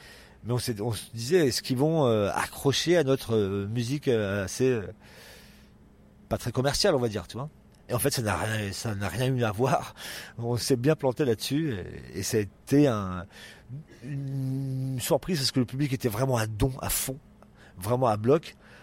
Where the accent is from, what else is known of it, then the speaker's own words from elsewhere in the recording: Brittany, France; parce que on avait des affinités avec la Bretagne, je suis de Bretagne